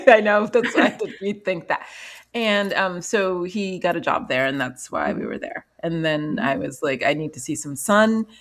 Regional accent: New York City, New York, United States; born there; I was born in New York City.

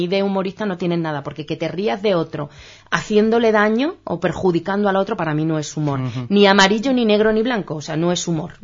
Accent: Spain; somos ciudadanos españoles de pleno derecho.

